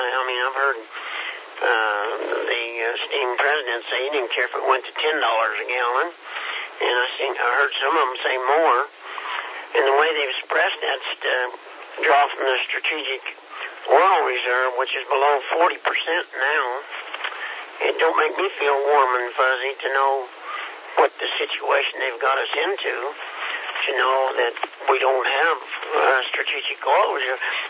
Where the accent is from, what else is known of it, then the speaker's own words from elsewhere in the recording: Kansas, United States; It took me a little while, but I'm from Kansas and we're a little slow.